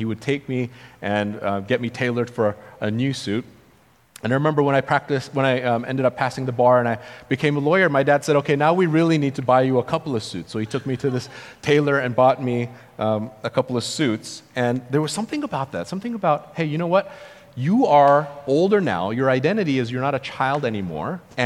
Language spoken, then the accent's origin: English; United States; growing up in a Korean household around Korean culture a lot, but growing up in the United States